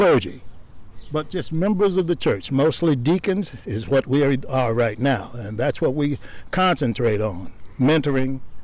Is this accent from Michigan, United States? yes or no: yes; Detroit, Michigan, United States; also born or lived in Mississippi; I'm a baby from Mississippi, raised partly in Detroit at a time when blacks were coming out of the South trying to find jobs in the Motor City.